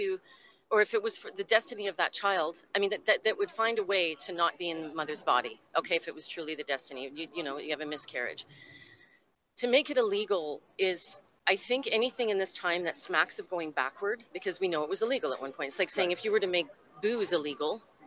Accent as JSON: {"language": "English", "country": "Canada", "lives_now": "Hawaii, United States", "said": "I'm visiting. Yeah, I live in Hawaii. I'm from Canada."}